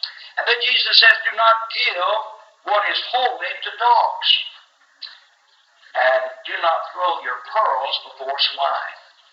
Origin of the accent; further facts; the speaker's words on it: Tiptonville, Tennessee, United States; Growing up in West Tennessee, where I grew up, around Ruthfoot Lake, my dad preached up there, and there were certain things that we didn't do. In Tiptonville, where I grew up